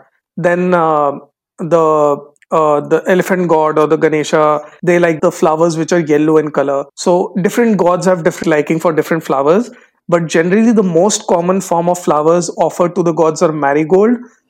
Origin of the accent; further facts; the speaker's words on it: Kanpur, Uttar Pradesh, India; He had visited me in my hometown, Kanpur, Uttar Pradesh. There are not many places that I can take someone to visit in my city.